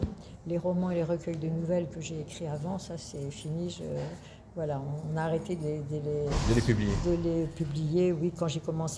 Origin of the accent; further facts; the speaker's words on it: Grand Est, France; born there; Alors moi, je suis née dans les Ardennes.